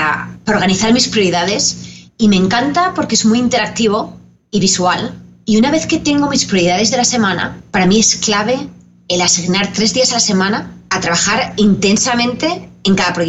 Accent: Spain; now in United States; cuando vine por primera vez de España, cuando me preguntaban, fui directamente a Michigan, ¿vale? Entonces cuando me preguntaban, ¿eres latina? Yo decía, no, yo soy española

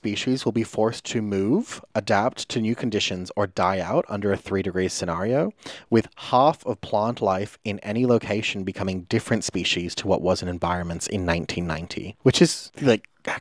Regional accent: Gold Coast, Queensland, Australia; we're from the Gold Coast, and it's like I reckon those 500,000 people are the Gold Coast.

